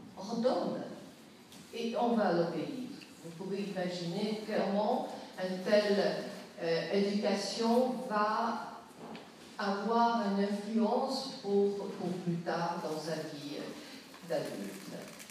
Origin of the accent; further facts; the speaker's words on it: Poland; born there; French is a second language; Je suis née en Pologne, donc la langue française, c'est la langue que j'ai apprise.